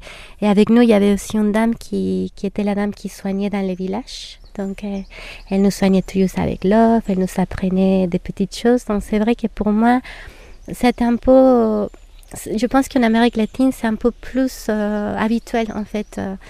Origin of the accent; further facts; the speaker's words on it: Mexico City, Mexico; also born or lived in Acolman; Mais je viens du Mexique, ma famille, on faisait moitié du temps à Mexico, qui est, c'est la ville, et on faisait moitié du temps dans un petit village qui est à côté des pyramides de Teotihuacan, qui s'appelle Acolman.